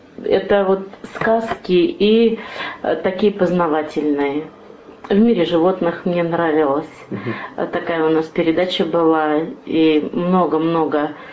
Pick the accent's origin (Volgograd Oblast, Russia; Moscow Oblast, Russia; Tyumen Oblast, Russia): Volgograd Oblast, Russia; born there; now in Saint Petersburg, Russia; Я родилась в Волгоградской области. С 1982 года я проживаю в Санкт-Петербурге.